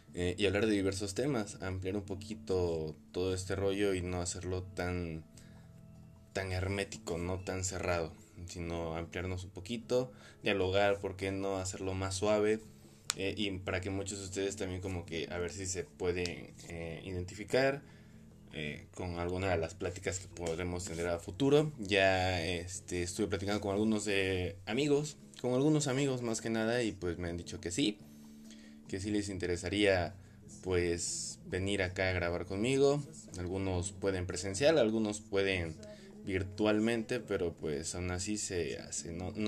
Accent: Mexico; Que bueno, al fin de cuentas somos mexicanos, no es justificación

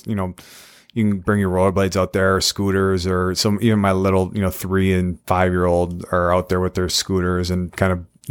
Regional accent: Elk River, Minnesota, United States; I grew up in Elk River and they all kind of shifted to the Maple Grove area.

